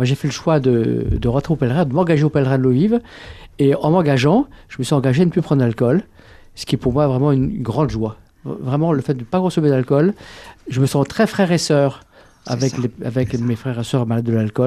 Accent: La Roche-sur-Yon, Pays de la Loire, France; je suis de La Roche-sur-Yon

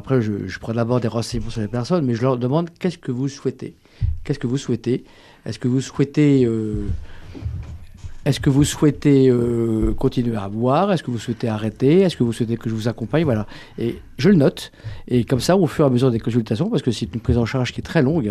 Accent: La Roche-sur-Yon, Pays de la Loire, France; je suis de La Roche-sur-Yon

